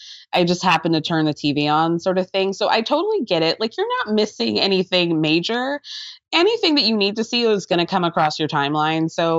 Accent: Atlanta, Georgia, United States; now in New York City, United States; I moved here like maybe 12 years ago from Atlanta.

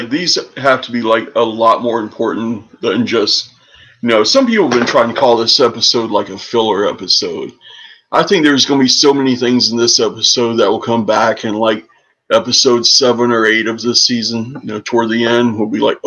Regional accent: Louisiana, United States; I mean, I'm from Louisiana, bro. Like, we like our frog legs, but we don't eat the rest of the frog.

